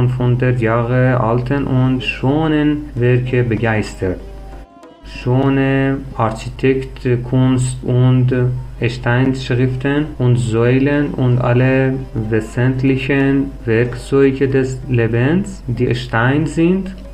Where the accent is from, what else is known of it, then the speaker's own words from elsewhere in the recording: Shiraz, Fars, Iran; first language Persian; German is a second language; Meine Muttersprache ist Persisch. Ich kann auch Englisch und Deutsch sprechen. Ich wurde geboren und lebe in einem Dorf, fern von Stadt und Bildungszentren